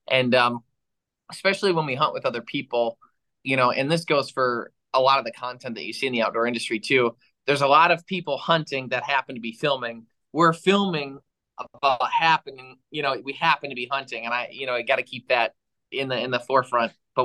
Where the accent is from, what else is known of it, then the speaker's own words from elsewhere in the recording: Michigan, United States; I grew up hunting turkeys in Michigan and had plenty of experiences and good times with them here in Michigan.